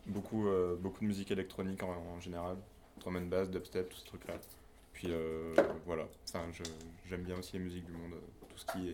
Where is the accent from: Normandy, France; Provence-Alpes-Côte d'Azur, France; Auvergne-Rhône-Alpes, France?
Provence-Alpes-Côte d'Azur, France; Avignon; moved away as an adult; now in Bordeaux, France; Moi, je suis d'Avignon à la base et j'ai déménagé à Bordeaux il n'y a pas longtemps.